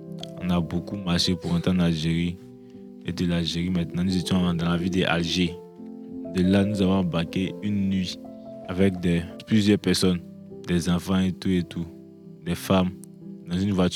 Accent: Bouaké, Vallée du Bandama, Côte d’Ivoire; Je viens de la Côte d'Ivoire, précisément de la ville de Boaké. La langue officielle de la Côte d'Ivoire, c'est le français. Et nous avons d'autres langues maternelles, comme le djoula, le bété, etc.

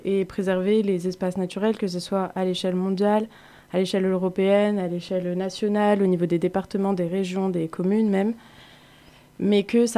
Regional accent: Hauts-de-France, France; je viens du nord de la France, du coup ça s'entend un petit peu, de la Somme plus particulièrement, et j'ai 23 ans

